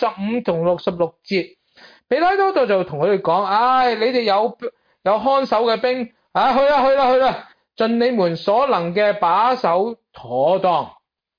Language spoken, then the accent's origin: Cantonese; Guangdong, China; 用我哋广东人有一句说话，叫顾得头嚟脚反筋啊！